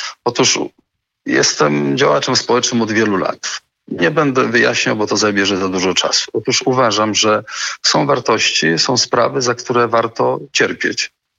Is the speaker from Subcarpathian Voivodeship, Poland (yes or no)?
no; Lower Silesian Voivodeship, Poland; w Zgorzelcu i w regionie, z którego pochodzę, więc z tego fragmentu Dolnego Śląska